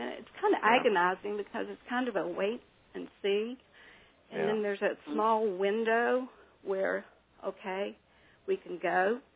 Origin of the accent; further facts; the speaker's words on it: West Virginia, United States; moved away as an adult; Well, I grew up in West Virginia, but I moved to this area in 1980.